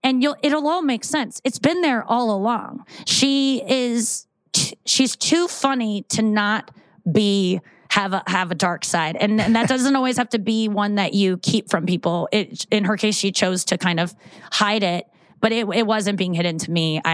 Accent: St. Louis, Missouri, United States; Cause I grew up in St. Louis. I didn't know any Jewish people.

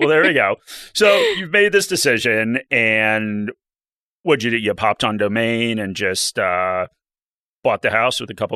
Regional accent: United States; now in Sydney, Australia; I guess as an American that moved here, it's hard to explain how expensive houses are here.

